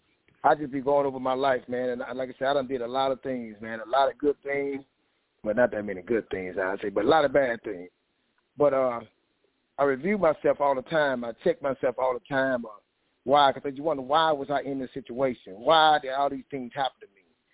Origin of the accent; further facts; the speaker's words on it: Oakdale, United States; born there; I can't blame I was born in Oakdale, a little small town.